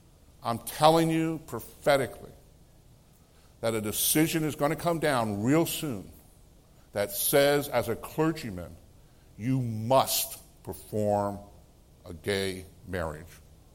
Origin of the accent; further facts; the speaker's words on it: United States; I love America. I'm glad I'm American. By grace of God, I'm an American.